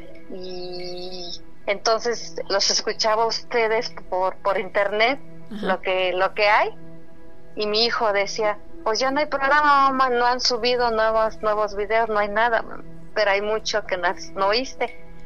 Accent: San Miguel de Allende, Guanajuato, Mexico; now in Mexico City, Mexico; porque yo soy de San Miguel Allende, Guanajuato

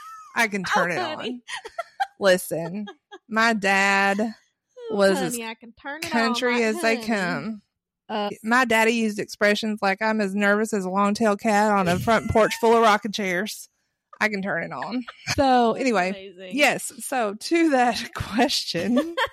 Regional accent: Harlan, Kentucky, United States; And the reason also on this subject, my dad was born and raised in Harlan, Kentucky. Mm-hmm. And so was I, born and raised in Harlan, Kentucky.

